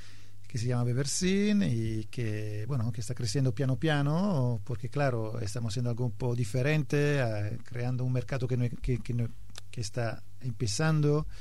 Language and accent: Spanish; Italy; Spanish is a second language; es verdad que soy italiano, también en Italia el tema alcohólico es muy fuerte